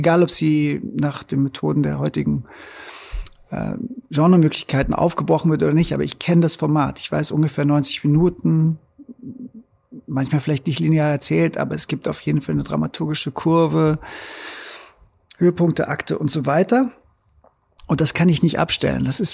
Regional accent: Munich, Bavaria, Germany; Filmkinos in meiner Heimatstadt München

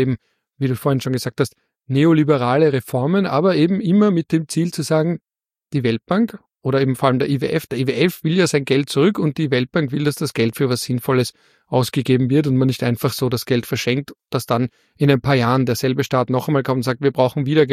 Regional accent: Austria; Aber als Österreicher erinnert es mich eher an die Zeit

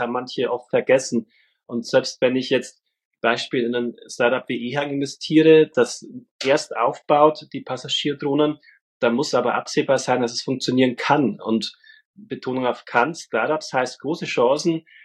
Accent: Bavaria, Germany; now in Kulmbach, Germany; Bin dann nach Kulmbach irgendwann zurück, sozusagen nach Bayern, nahe meiner Heimat Fichtelgebirge. Und da arbeite ich jetzt auch schon wieder deutlich über ein Jahrzehnt in Kulmbach

